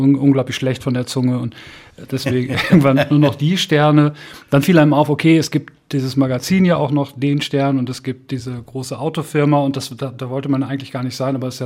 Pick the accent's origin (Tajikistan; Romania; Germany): Germany; Bad Salzuflen, North Rhine-Westphalia; komme ich aus Bad Salzuflen. Also das nächste Kreiskrankenhaus war in Herford, aber Bad Salzuflen ist mein Heimatort, da bin ich groß geworden.